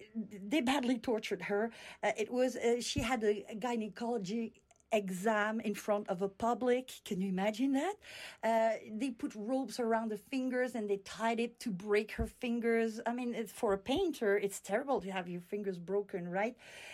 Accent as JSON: {"language": "English", "country": "France", "lives_now": "Canada", "said": "I come from France. I studied in France, and then I came to Canada and I studied at McGill."}